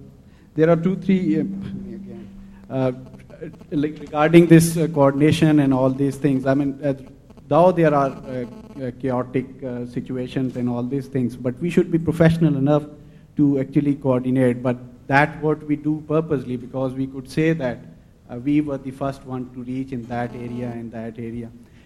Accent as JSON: {"language": "English", "region": "Azad Kashmir", "country": "Pakistan", "said": "from Pakistani administered Kashmir, and I was recently based in this earthquake responding there."}